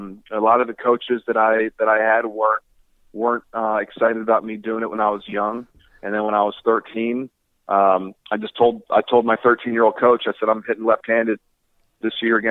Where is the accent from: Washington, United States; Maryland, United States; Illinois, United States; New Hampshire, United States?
Maryland, United States; Baltimore; I grew up in Baltimore and watched Eddie Murray play a bunch when I was a kid